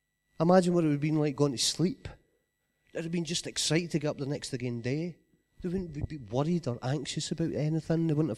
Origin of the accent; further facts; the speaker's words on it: Scotland, United Kingdom; also born or lived in England; Yeah, so I'm from West Lothian, where every garden has a pit bull